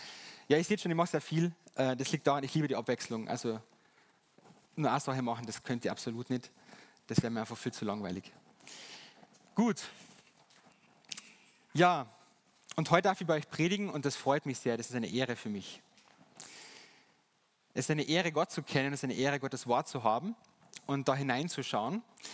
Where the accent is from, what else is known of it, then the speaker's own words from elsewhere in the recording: Styria, Austria; born there; Ich bin ein gebürtiger Steirer, das liegt daran. Und dass meine Großeltern väterlicherseits aus Serbien kommen. Genau, ich kann aber kein Wort Serbisch leider. Genau, ich wohne jetzt im schönen Affels